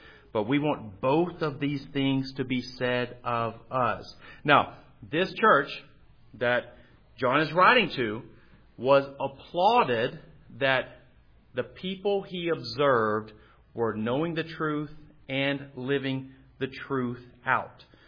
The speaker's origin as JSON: {"language": "English", "region": "Arkansas", "country": "United States", "tie": "born or raised there", "said": "when I grew up in Arkansas, we would see lightning bugs, you know, that would appear."}